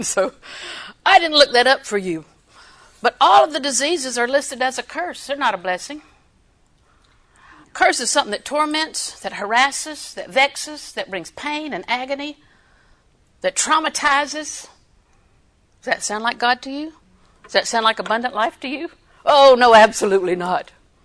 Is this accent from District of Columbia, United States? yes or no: no; Florida, United States; I was raised in Florida. Sand in my shoes.